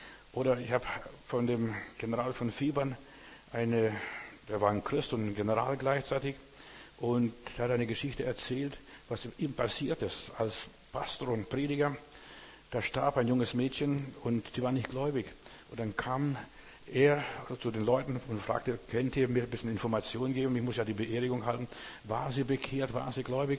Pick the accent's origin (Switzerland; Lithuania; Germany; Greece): Lithuania; Klaipėda, Klaipėda County; now in Windenburg, Lithuania; Bei uns, wo ich herkomme, aus Memel, also ich wohne ja am Haff in Windenburg, da fuhr der Bus nur einmal am Tag.